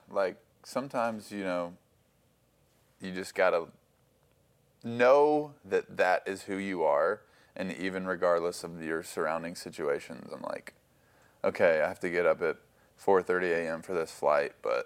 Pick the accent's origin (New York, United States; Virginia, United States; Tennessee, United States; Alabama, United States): Tennessee, United States; Franklin; Like, because I grew up in Franklin, and so, like, it's like a, you know, Nashville's kind of a big city vibe going on.